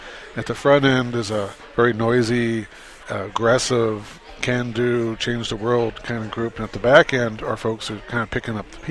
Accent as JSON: {"language": "English", "town": "Phoenix", "region": "Arizona", "country": "United States", "tie": "born or raised there", "said": "I watched it happen growing up in Phoenix."}